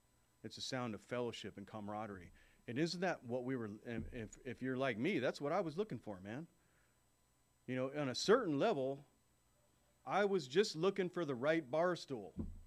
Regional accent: Oxnard, California, United States; born there; So I was born in Oxnard, California, which where the sewer meets the sea.

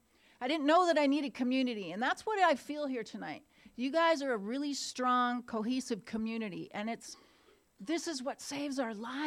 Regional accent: Seattle, Washington, United States; So I was raised in Seattle, Washington by a single mother, and I have an older brother.

